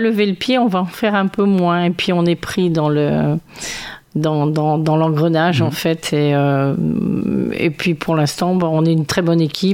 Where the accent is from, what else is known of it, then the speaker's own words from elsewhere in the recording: Marseille, Provence-Alpes-Côte d'Azur, France; also born or lived in Normandy; Je suis native de la région, ouais. Parce que je suis native de Marseille, donc ce n'est pas loin. Et je suis partie vivre en Normandie pendant plus de 40 ans. Et je suis revenue aux sources à la retraite.